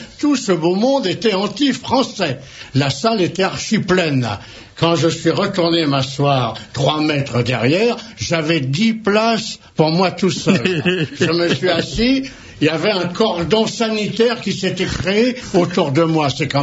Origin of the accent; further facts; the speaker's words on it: Corsica, France; et je suis corse